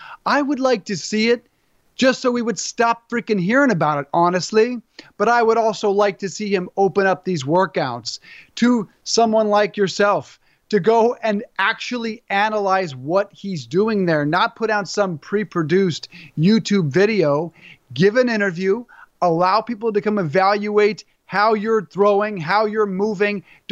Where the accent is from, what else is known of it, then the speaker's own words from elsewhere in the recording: Denver, Colorado, United States; I am a diehard Denver Bronco fan, born and raised in Denver.